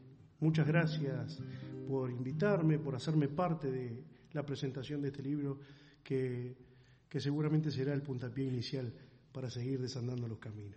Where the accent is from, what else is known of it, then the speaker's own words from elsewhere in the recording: Comodoro Rivadavia, Chubut, Argentina; Soy nacido en Comodoro Rivadavia, en la provincia del Chubut, criado en un ambiente rural, criado entre las ovejas, criado entre las chacras. Viví toda mi niñez y mi adolescencia en el campo.